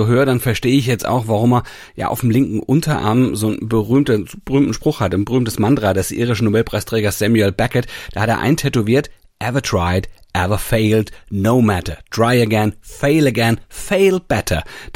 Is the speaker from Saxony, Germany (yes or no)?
no; Hanau, Hesse, Germany; Rudi Völler kommt aus Hanau, aus meiner Geburtsstadt.